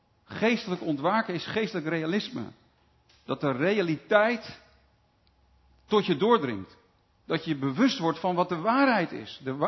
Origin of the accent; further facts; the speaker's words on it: Netherlands; Ik kom niet van de Veluwe. Ik kom uit het westen van het land.